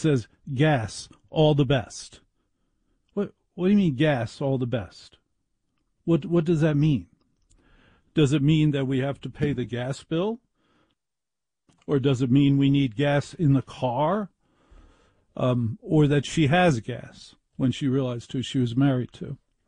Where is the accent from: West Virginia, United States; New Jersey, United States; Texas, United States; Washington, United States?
New Jersey, United States; And I went to college in Syracuse. I grew up in North Jersey.